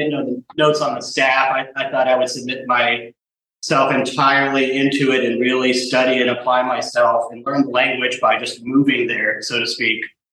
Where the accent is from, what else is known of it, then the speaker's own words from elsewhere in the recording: Athens, Georgia, United States; also born or lived in Atlanta; because I came from Atlanta. I grew up in Athens, Georgia. I grew up playing there, but always in original bands.